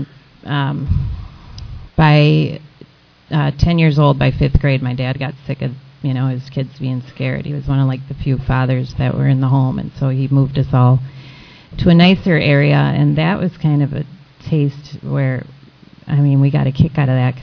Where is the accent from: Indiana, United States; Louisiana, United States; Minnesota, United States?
Minnesota, United States; St. Paul; And I'm from St. Paul, Minnesota, if you haven't been able to tell already. And that was pretty common, actually, where I grew up, big Irish Catholic families.